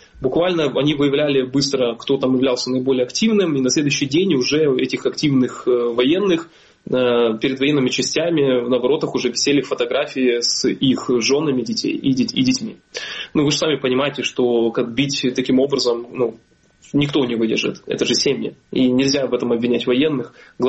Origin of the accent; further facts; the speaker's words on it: Sevastopol, Ukraine; продолжение истории моего бытия в моем родном городе Севастополе